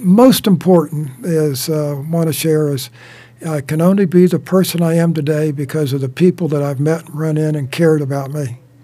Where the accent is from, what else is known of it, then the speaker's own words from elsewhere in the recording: Wilmington, Delaware, United States; also born or lived in Charleston, West Virginia; And so when I grew up first in Wilmington, Delaware, we'd have blackouts.